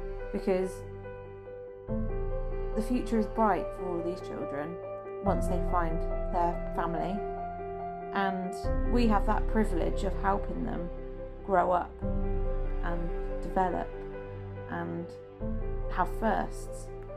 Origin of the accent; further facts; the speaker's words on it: England, United Kingdom; I'm from England, just in case we've got any people listening from other countries.